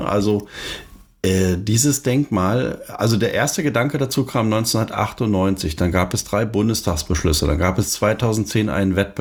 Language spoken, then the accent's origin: German; East Germany, Germany; Du, ich bin Ossi